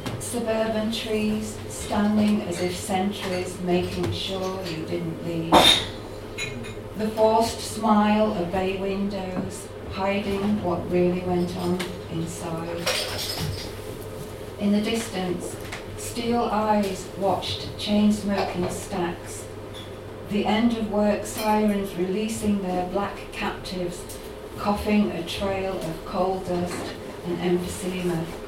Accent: Sheffield, Yorkshire and the Humber, United Kingdom; I was born and raised in Sheffield in semi-detached suburbia.

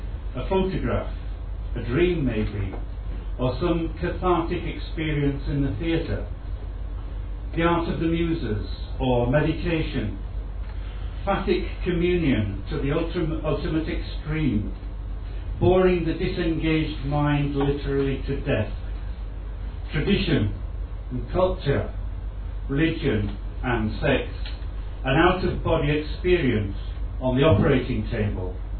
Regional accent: Yorkshire and the Humber, United Kingdom; I'm a Yorkshireman from the far north of Scotland

